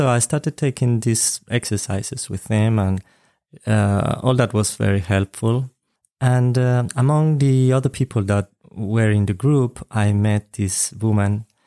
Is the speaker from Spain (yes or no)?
yes; Spain; I'm from Spain. I'm an artist.